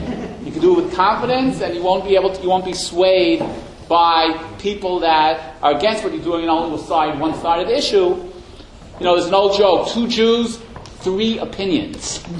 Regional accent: New York, United States; also born or lived in Chicago; I was born in Chicago, and then I grew up in New York

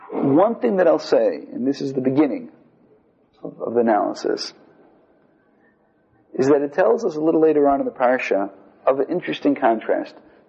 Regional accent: Brooklyn, New York, United States; We're both from Brooklyn.

